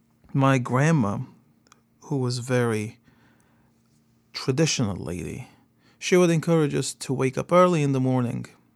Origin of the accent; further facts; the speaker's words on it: Kesab, Latakia Governorate, Syria; I love celebrating the Armenian Christmas. And when I was a kid, growing up in Kesab, which was predominantly an Armenian community, that day it felt so different.